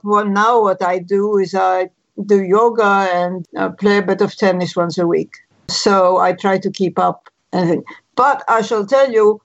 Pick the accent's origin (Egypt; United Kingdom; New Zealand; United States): Egypt; Alexandria, Alexandria Governorate; moved away as an adult; I was born in Alexandria, Egypt, and lived there until age 20 when I went to London to study.